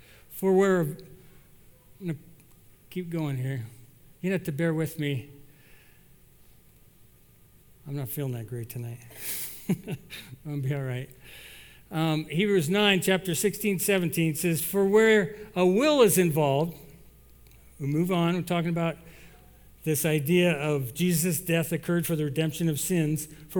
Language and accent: English; Iowa, United States; I grew up in Iowa, and my grandfather had a pickup just like this.